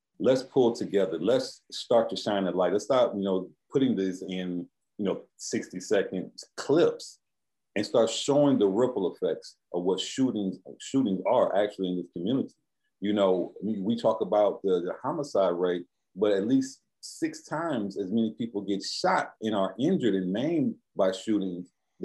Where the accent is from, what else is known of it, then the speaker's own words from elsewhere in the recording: Milwaukee, Wisconsin, United States; We're all from Milwaukee. All our family is here.